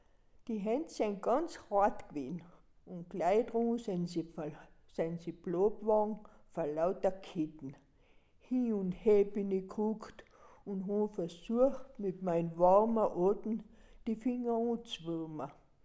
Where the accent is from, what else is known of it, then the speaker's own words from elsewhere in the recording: Mauterndorf, Salzburg, Austria; born there; ich komme von Mariapfarr, Karascherberg. Ich bin eine Bergbäuerin, geboren bin ich in Mautendorf.